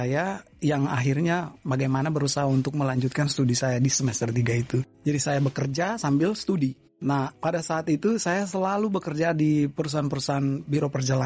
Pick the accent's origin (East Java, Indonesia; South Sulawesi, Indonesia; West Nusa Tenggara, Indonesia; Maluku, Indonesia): Maluku, Indonesia; Ambon; Kebetulan saya Ambon itu masuk dalam daerah target ya, daerah target.